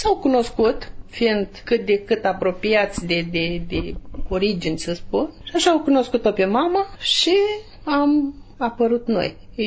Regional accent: Iași, Iași County, Romania; sunt din Iași, născută în Iași. Originea și naționalitatea mea este macedoneană.

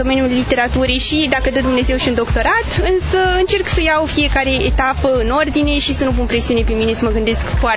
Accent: Iași, Iași County, Romania; Da, sunt din Iași.

